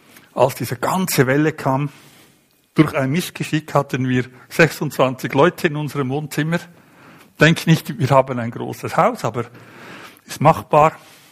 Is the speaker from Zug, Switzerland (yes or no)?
yes; Zug, Switzerland; der durchschnittliche Mensch in Zürich oder in Zug, wo ich herkomme, bei dem hat Gott keinen Platz im Leben.